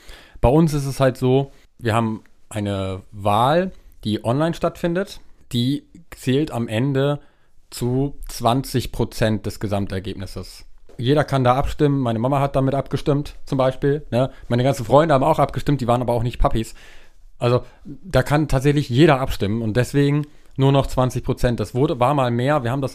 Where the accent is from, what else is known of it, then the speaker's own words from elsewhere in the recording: Leer, Lower Saxony, Germany; Weil es meine Heimatstadt ist